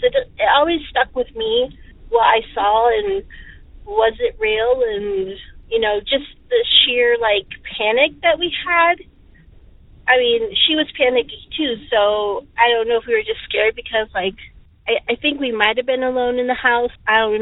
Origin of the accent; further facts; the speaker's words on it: Oregon, United States; I'm from Eastern Oregon